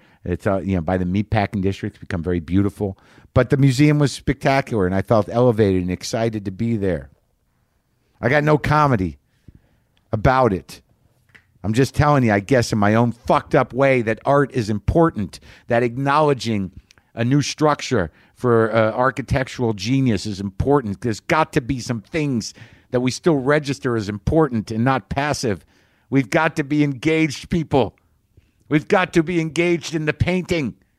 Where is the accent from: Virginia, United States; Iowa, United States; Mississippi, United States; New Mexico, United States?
New Mexico, United States; also born or lived in New Jersey; she used to fly us back when I grew up in New Mexico, originally from Jersey. My roots are in Jersey, all right?